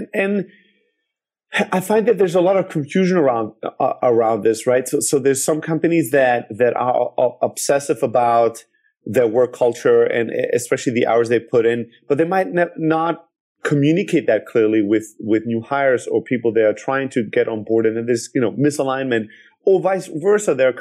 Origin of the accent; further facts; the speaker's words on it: South Germany, Germany; growing up in Germany, in the south of Germany, you get people are pretty hardworking